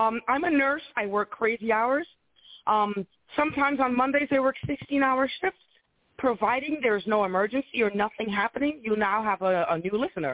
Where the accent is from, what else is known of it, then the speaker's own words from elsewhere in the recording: Bronx, New York, United States; I lived in the – we grew up in the South Bronx, actually.